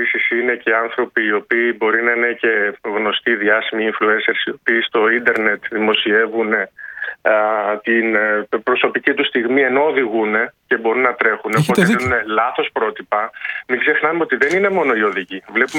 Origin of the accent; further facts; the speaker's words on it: Greece; Αλλά έχουμε δει ότι εμείς και γενικά σαν Έλληνες βρίσκουμε τρόπους να το αποφύγουμε